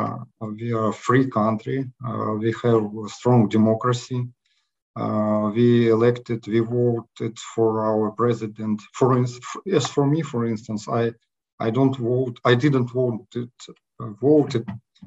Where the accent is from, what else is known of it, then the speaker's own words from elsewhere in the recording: Kharkiv, Kharkiv Oblast, Ukraine; English is a second language; Originally, I am from Kharkiv. It's in the eastern part of Ukraine, next to Russia. And my native city was one of it was the first under Russian aggression.